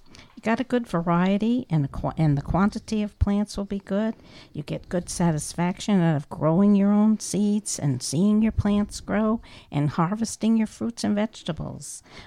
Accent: New York, United States; I'm from Columbia County. I've been a Master Gardener since 2005. My father was a farmer. We had a big farm here right along the Hudson River

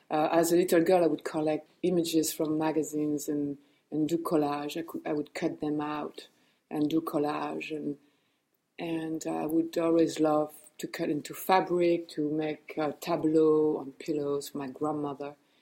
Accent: Brittany, France; also born or lived in Paris; now in New York City, United States; Well, I was born in Paris, and I grew up in Brittany. My father is from Brittany, so the early years of my life, I was in Brittany, and then I left Brittany to New York City

